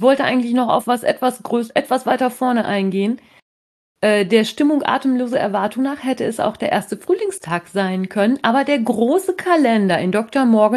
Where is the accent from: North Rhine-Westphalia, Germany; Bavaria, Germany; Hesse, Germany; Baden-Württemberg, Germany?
North Rhine-Westphalia, Germany; Also ich bin aus dem Westfälischen